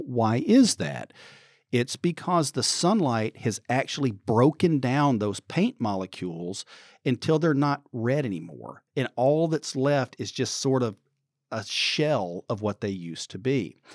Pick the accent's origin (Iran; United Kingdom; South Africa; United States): United States; Midwest; So I'm from the Midwest, and we would carve a pumpkin sometime in early to mid-October.